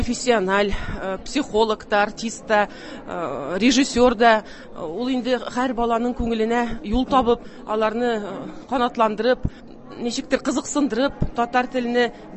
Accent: Siberia, Russia; Мин Сибирдә туып үстем, ие. Казанда татар теле бүлегендә укыдым инде.

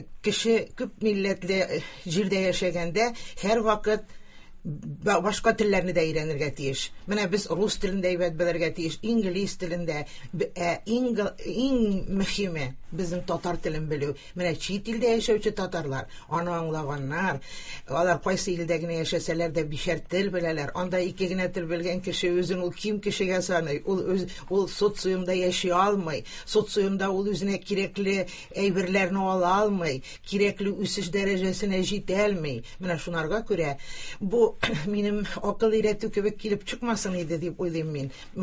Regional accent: Chistopol, Tatarstan, Russia; мин Чистайдан, сез Башкортстаннан

